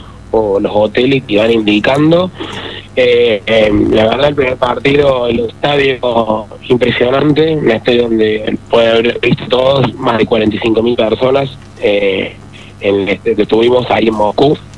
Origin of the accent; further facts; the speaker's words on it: Argentina; más que nunca somos argentinos acá